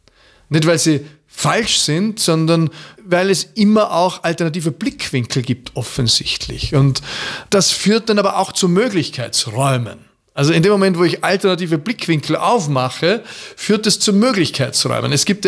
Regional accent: Austria; ich bin verfallen als Österreicher.

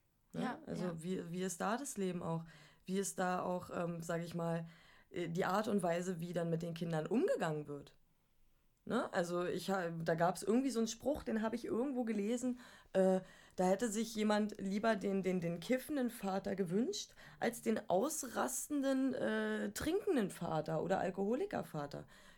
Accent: Berlin, Germany; born there; ich bin wirklich froh, in Berlin auch geboren worden zu sein

